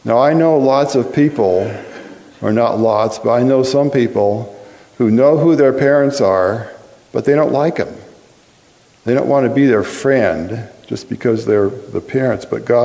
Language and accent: English; California, United States; growing up in California. We lived in the Napa Valley, right below the St. Helena Sanitarium and Hospital, as it was called then.